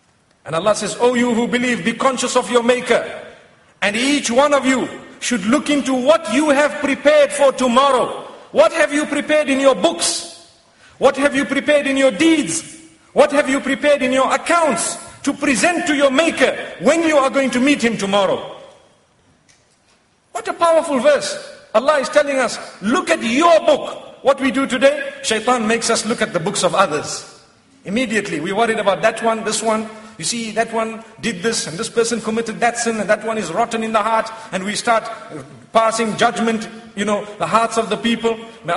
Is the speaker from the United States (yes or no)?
no; Zimbabwe; I come from Zimbabwe, mashallah.